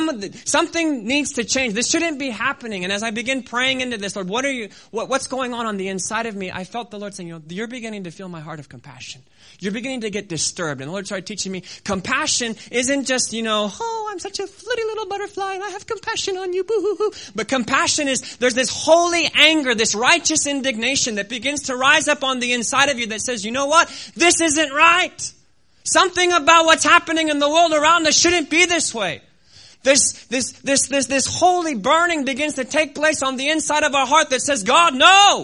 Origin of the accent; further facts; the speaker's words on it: Kenya; I remember as a kid when we were growing up in Kenya